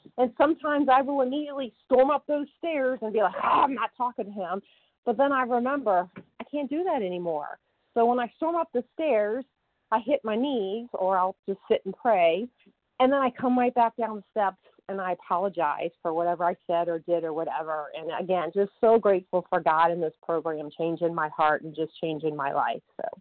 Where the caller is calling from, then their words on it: Massachusetts, United States; Good morning. … I'm calling from Massachusetts, and I am a grateful recovered compulsive overeater